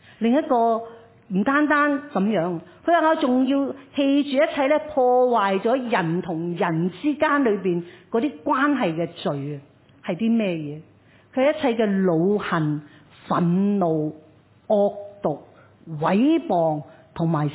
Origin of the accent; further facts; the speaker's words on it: China; 就好像我们中国人所说，你收下把口啦